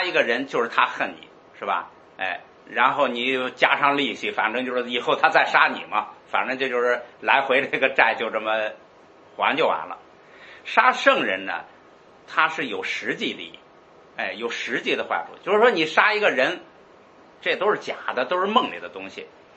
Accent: China; 我们中国人呢，对这个理解不深。这个就是我说的，中国人一开始佛教传进来，不懂

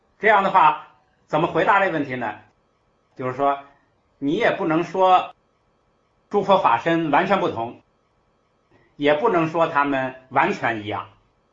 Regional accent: China; 你要是对释迦佛这个生在中国呢，他一定是像我们中国人

